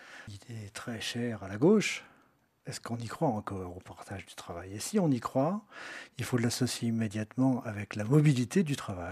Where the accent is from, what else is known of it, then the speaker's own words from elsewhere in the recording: Rouen, Normandy, France; je suis de Rouen